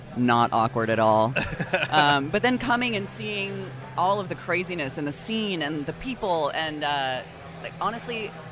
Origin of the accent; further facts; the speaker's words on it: Idaho, United States; so I grew up in Idaho where there were not a lot of conventions.